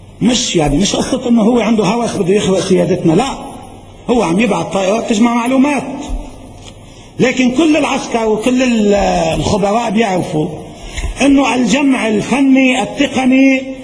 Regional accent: Lebanon; نحن سنردع كلبنانيين العدو

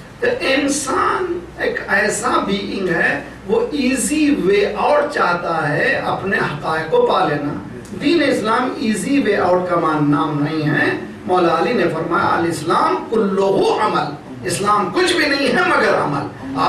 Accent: India; میں ہندوستان سے ہوں

